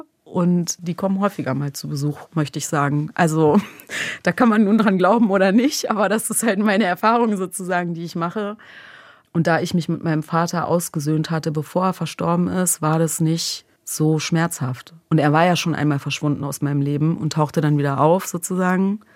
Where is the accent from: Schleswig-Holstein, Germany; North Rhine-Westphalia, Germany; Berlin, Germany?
Berlin, Germany; Ich bin einfach in Berlin geboren, da zur Krippe gegangen, Kita, ne, dann irgendwann aufs Gymnasium.